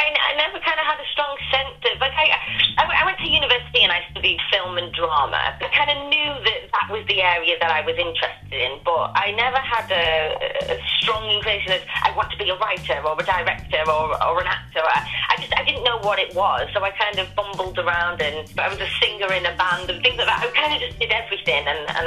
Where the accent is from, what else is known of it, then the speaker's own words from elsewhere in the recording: Warrington, North West England, United Kingdom; I'm from Warrington originally.